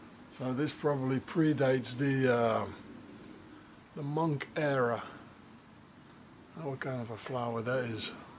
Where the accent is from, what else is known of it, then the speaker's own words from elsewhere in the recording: South Africa; I'm a South African on the run, yeah.